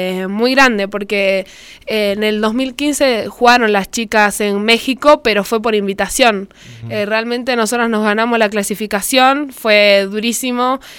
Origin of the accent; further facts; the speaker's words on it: Argentina; como argentina y como mujer